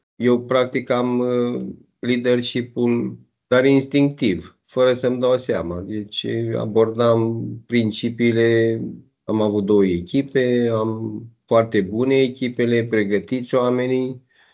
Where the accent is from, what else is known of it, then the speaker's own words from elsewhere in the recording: Piatra Neamț, Neamț County, Romania; moved away as an adult; now in Italy; sunt din Piatra Neamț, dar momentan locuiesc în Italia. Momentan, spun momentan, pentru că doresc să mă întorc în România.